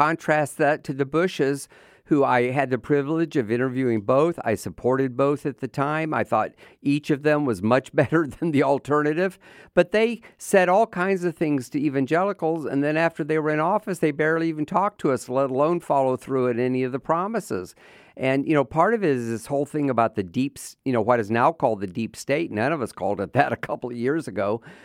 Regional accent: United States; I mean, yes, as an American, those things are important.

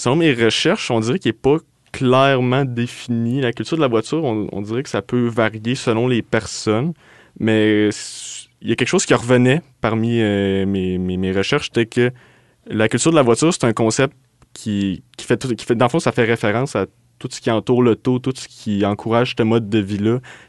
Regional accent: Quebec, Canada; Je viens de la banlieue de Québec. Je suis un peu éloigné, mais pas autant

